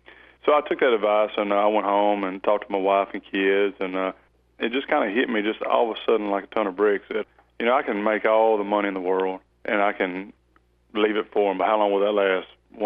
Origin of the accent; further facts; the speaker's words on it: Louisiana, United States; Born and raised in Westkill Parish. Graduated from Forest High School in 1992.